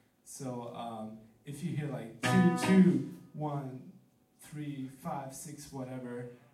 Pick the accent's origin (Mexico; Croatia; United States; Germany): Germany; So we might as well export that to Tokyo because we think it's very cool and we're from Germany.